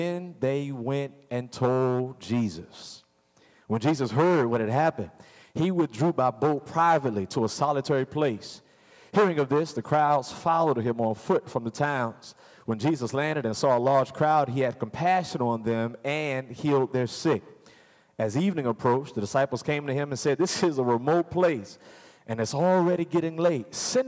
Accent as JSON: {"language": "English", "town": "Hampton", "region": "Virginia", "country": "United States", "lives_now": "Suffolk, United States", "said": "Now, I'm from Hampton. I live in Suffolk."}